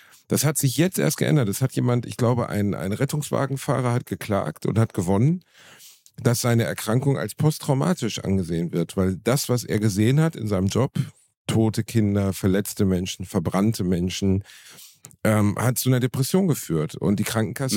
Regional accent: Germany; ich bin ein Deutscher

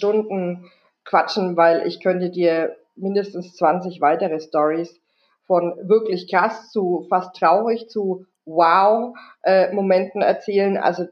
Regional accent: Germany; ich glaube, das ist deutsch. Ich glaube, da haben wir als Deutsche

